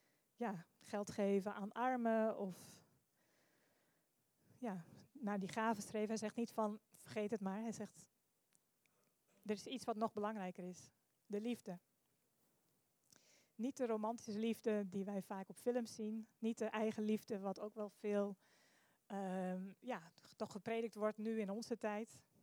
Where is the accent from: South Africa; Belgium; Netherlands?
Netherlands; waar we ook zeggen, zeker als Nederlanders, iedereen is gelijk en polderen en dat soort dingen